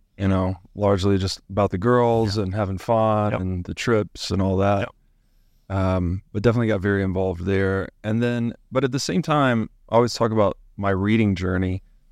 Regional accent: Chattanooga, Tennessee, United States; I grew up in Tennessee, actually. So we're in my homeland right now. I grew up about 2 hours south of here in Chattanooga, Tennessee.

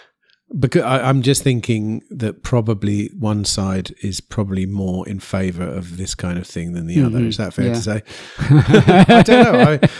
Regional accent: South East England, United Kingdom; because I'm from Kent, right?

